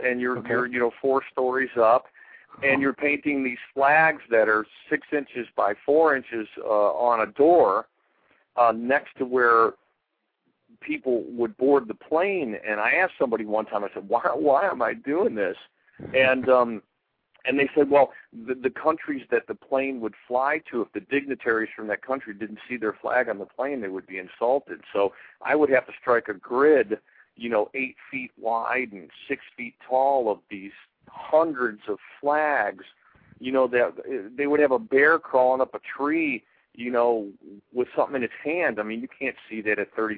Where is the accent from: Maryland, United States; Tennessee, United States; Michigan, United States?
Michigan, United States; Detroit; And as you said, you know, growing up in Detroit, obviously I had some … influences and some … influences and stuff like that.